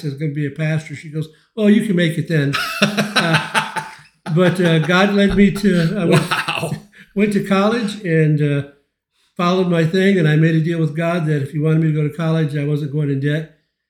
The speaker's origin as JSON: {"language": "English", "town": "Flint", "region": "Michigan", "country": "United States", "tie": "born or raised there", "said": "I grew up in Flint, Michigan, east side of Flint, in an alcoholic, very abusive home."}